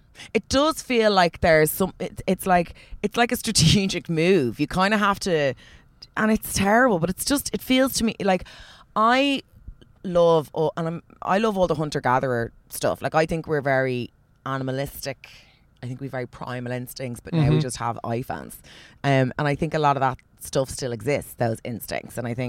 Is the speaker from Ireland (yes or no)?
yes; Ireland; I'm Irish and it's hard for me to tell. I've lived in Australia for a while, but obviously I lived there as an Irish person